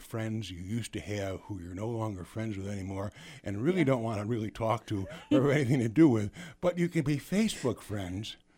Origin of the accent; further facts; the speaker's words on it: Chicago, Illinois, United States; also born or lived in Florida; Chicago. I born and raised in Chicago, and I've lived a few other places.